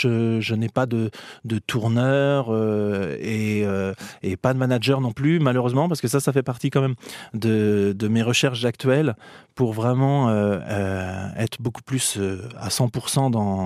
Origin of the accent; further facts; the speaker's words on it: Limeray, Centre-Val de Loire, France; je suis originaire du 37 quand même. Je suis né à Limeray. Limeray, il n'y a pas de maternité, hein, cela dit. Hein. Je suis né à la maison.